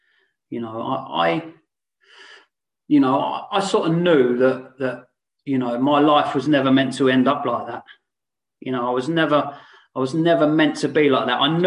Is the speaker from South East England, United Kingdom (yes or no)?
yes; Basingstoke, South East England, United Kingdom; because I'm from Basingstoke originally, I remember driving away from the town